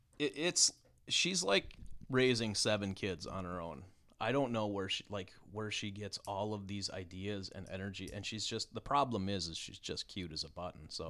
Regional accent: Rogers, Minnesota, United States; I grew up in Rogers.

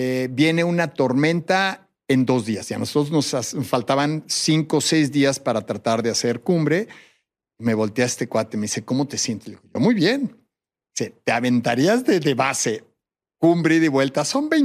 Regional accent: Mexico; el chiste era ir como mexicanos a tratar de conquistar esta cumbre

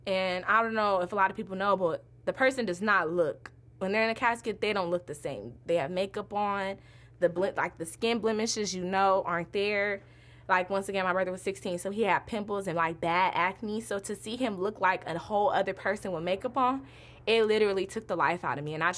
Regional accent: Compton, California, United States; and my brother, we're from Compton, so that's where we lived

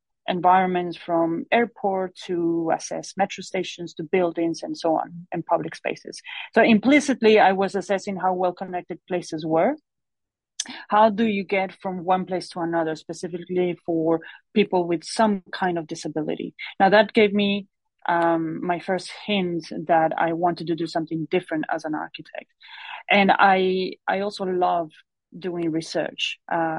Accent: Monterrey, Nuevo León, Mexico; So my journey started in Mexico. I'm from a city called Monterrey, Mexico. It's my hometown, and I studied architecture and a master's in urban design and sustainable development from Tec de Monterrey.

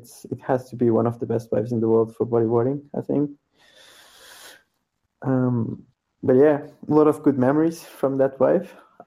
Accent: Portugal; I grew up in Portugal, and my mother is Portuguese, and my father is Greek, and that's why I have like the Greek name. But I never lived in Greece.

